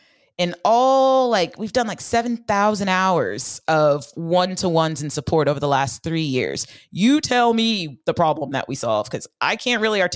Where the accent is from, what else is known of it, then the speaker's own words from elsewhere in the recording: California, United States; I grew up in the Bay Area in the 90s, and my mom worked in Silicon Valley.